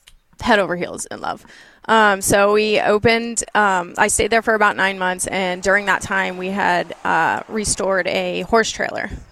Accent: Florida, United States; now in Lebanon, United States; So I was born and raised in Florida.

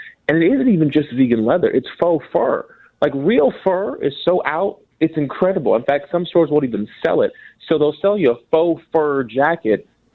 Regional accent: Minnesota, United States; I'm from Minnesota.

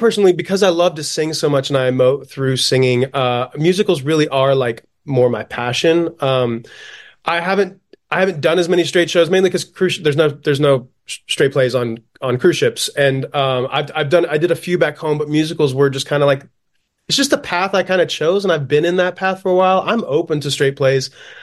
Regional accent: South Carolina, United States; I grew up in South Carolina, the upstate of South Carolina, a little Greenville Spartanburg area.

